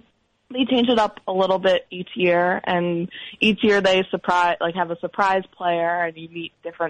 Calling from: Philadelphia, Pennsylvania, United States; I'm calling from Philadelphia.

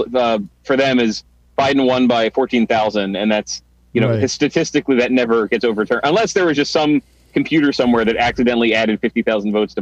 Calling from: Atlanta, Georgia, United States; I'm in Atlanta, Georgia.

